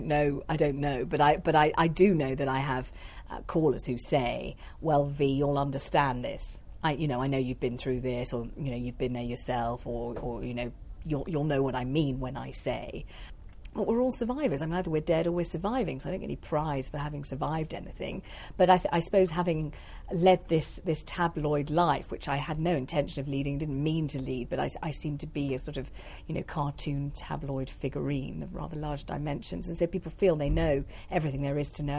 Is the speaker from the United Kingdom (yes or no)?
yes; London, United Kingdom; You know, I am a Londoner through and through. I've lived in the same sort of 6 miles of London my entire life.